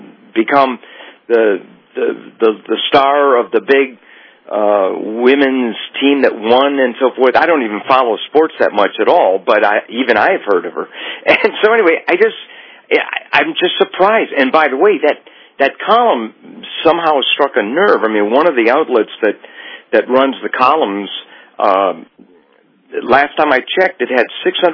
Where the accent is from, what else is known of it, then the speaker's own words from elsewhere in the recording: United States; And my thing is, I just personally, as an American and as also an author who's done a lot of research and study on America itself